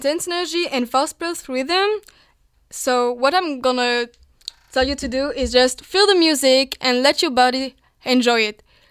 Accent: Toulouse, Occitania, France; English is a second language; We have one, especially in my hometown, aka Toulouse

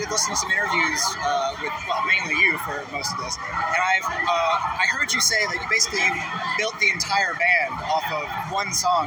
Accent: Montreal, Quebec, Canada; since I'm from Montreal, I know I can pronounce this correct

